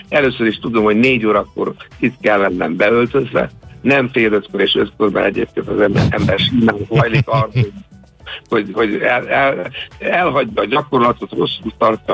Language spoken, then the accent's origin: Hungarian; Budapest, Hungary; hát én Csillaghegyen születtem